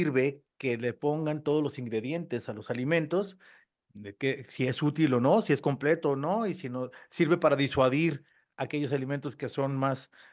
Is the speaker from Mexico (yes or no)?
yes; Mexico; Aquí somos mexicanos, somos team tacos.